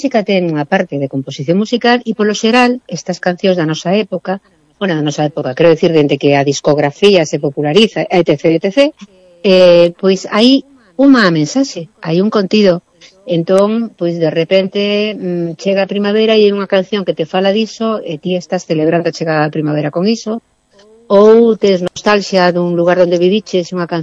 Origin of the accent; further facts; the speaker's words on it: Cuba; Eu criei-me en Cuba